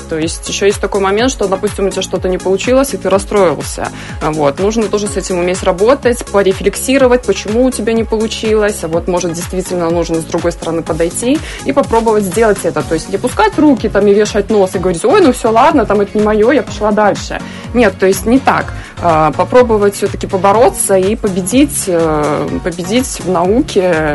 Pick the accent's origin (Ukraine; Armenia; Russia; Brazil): Brazil; Я из Бразилии. Верите?